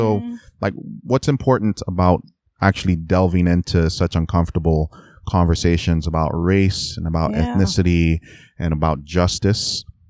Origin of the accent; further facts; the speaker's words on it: Nigeria; I grew up in Nigeria, and so even if you ask me today what my identity is, culturally I would say I'm Nigerian. Racially I would say I'm Black. But ethnically, like I would even go down to the actual people group that my father is from, which is the Idoma people group in Nigeria.